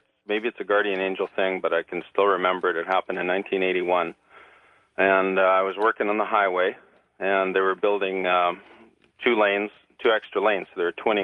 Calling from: British Columbia, Canada; I'm calling from Vancouver Island in Canada.

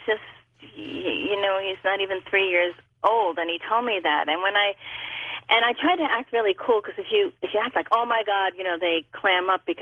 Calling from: Encinitas, California, United States; I'm calling from Encinitas, California.

